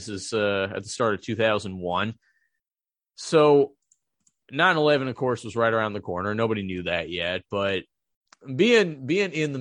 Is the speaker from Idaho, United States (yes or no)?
yes; Idaho, United States; I'm from Idaho, deepest red state in the country.